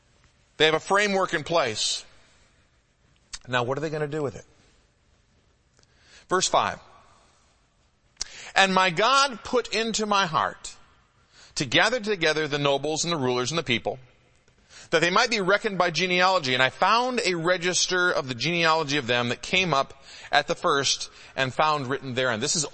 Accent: Detroit, Michigan, United States; I grew up in the Metro Detroit area, and I'm old enough to remember when Detroit was actually in good condition.

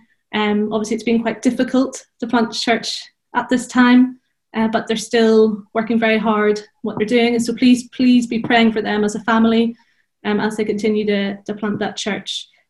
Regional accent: Ballycrocken, Northern Ireland, United Kingdom; moved away as an adult; now in Brighton, United Kingdom; I grew up in Ballycrocken all my life. I was baptised in Ballycrocken and attended a church until I moved away to study from a PGC, where I moved up with Terry and Sandra Laverty in Port Stewart, and then I moved on to Brighton

